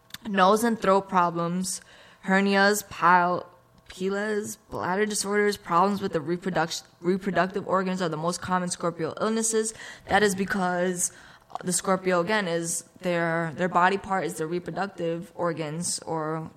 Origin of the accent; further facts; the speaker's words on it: New York City, New York, United States; now in Amherst, United States; I'm usually from New York City, which is basically the city. Everybody knows New York City.